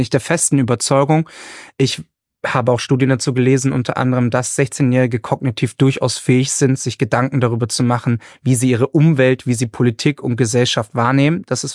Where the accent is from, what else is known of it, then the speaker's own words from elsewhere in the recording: Nuremberg, Bavaria, Germany; hier in der Südstadt, wo ich herkomme